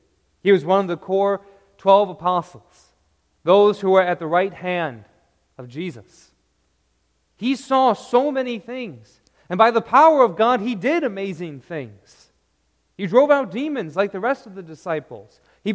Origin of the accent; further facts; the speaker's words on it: Michigan, United States; Or feeling for me growing up in Michigan, that first cold snow in your hands.